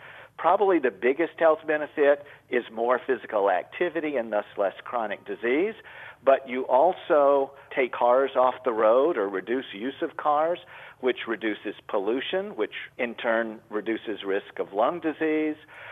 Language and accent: English; Jackson, Mississippi, United States; I grew up in the South, too, in Jackson, Mississippi, which I guess is a tiny version of the epic sprawl of Atlanta.